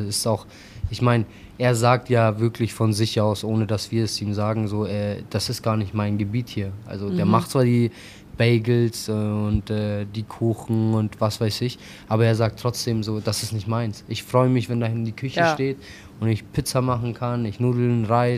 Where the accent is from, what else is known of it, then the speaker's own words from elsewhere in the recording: Kosovo; German is a second language; now in Germany; wir sind selber aus dem Kosovo